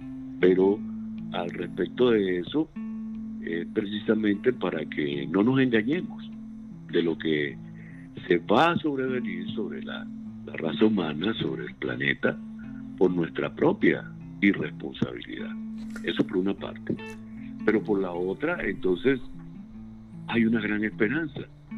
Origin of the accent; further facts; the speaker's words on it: Venezuela; yo en mi país de origen, Venezuela, hoy en día está pasando algo verdaderamente desesperante